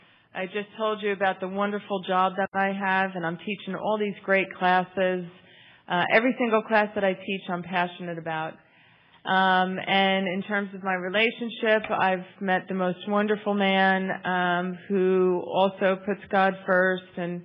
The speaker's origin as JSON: {"language": "English", "country": "Ireland", "said": "I think it's just because I'm Irish."}